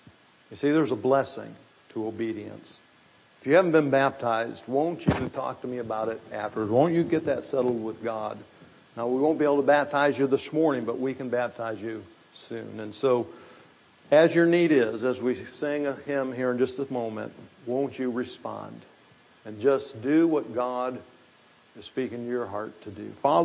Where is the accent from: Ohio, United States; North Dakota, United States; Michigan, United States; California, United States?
Michigan, United States; Grand Rapids; of Grand Rapids, it's half Polish and it's half Dutch. My wife is from the Dutch side. She's Dutch. I'm from the Polish side, but I'm not Polish.